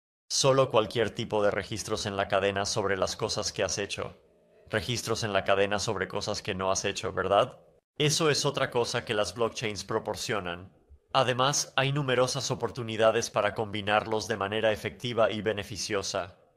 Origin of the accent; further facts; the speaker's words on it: Canada; tú eres argentino y yo soy de Canadá. Ambos provenimos de países diferentes.